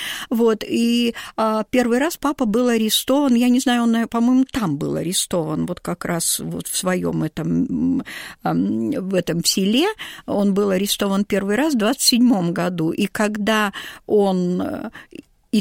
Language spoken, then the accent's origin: Russian; Bestyube, Akmola Region, Kazakhstan; born there; Я родилась в Казахстане. Я родилась на руднике. Он назывался Бестюбе.